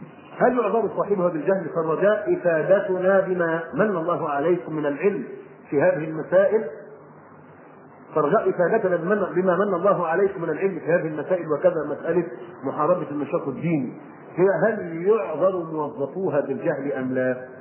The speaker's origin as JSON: {"language": "Arabic", "country": "Egypt", "said": "رجل عندنا في مصر في قرية من القرى"}